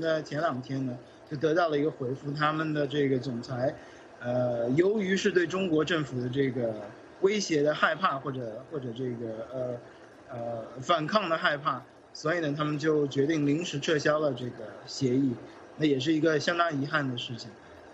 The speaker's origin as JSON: {"language": "Chinese", "country": "Australia", "said": "但恰恰是在我自己的国家澳大利亚"}